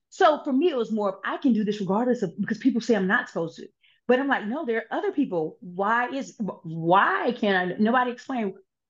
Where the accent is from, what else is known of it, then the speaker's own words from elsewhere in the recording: Panama City, Florida, United States; So I grew up where I grew up in Florida. I'm a Panama City area.